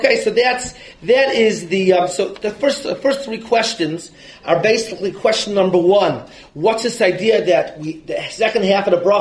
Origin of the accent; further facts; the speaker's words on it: Chicago, Illinois, United States; I grew up in Chicago, so I wanted to see where do you start saying.